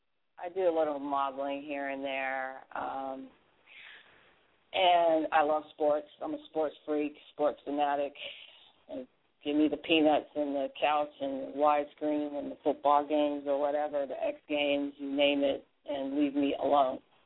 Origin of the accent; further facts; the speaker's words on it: Philadelphia, Pennsylvania, United States; now in Orlando, United States; I'm from Philly, Germantown, baby. And as of recently, I'm from Orlando